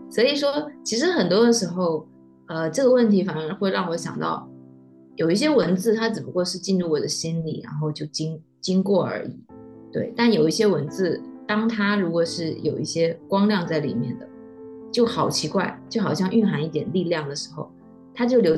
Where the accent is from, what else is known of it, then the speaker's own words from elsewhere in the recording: Xiamen, Fujian, China; born there; 因为我是在鼓浪屿上出生的嘛，然后就会很多时候在那种巷子里